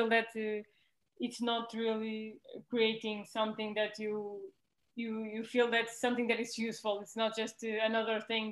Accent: Azores, Portugal; English is a second language; I'm actually in Portugal. I'm from a small island. I'm from St. Michael, which is located in the Azores, in the Atlantic Ocean

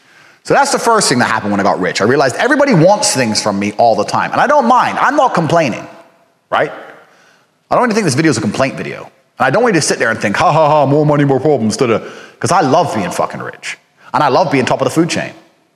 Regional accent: Goshen, Indiana, United States; also born or lived in Washington, D.C. / Chicago / Detroit / Gary; I was born in Washington, D.C., on Andrews Air Force Base. My father was in the military. We moved to Southside Chicago, the ghetto, then Detroit, then Gary, Indiana, which at the time was the murder capital of the world.

